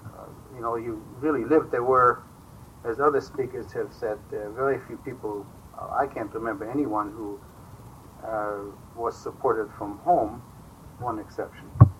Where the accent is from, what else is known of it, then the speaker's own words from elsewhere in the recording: Germany; accent: German; English is a second language; He was to rid me of my German accent. He tried hard. Unsuccessfully, obviously.